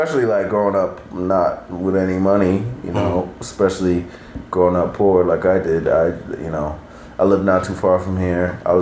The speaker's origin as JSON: {"language": "English", "town": "Queens", "region": "New York", "country": "United States", "tie": "born or raised there", "said": "Yeah, I'm born and raised in Queens."}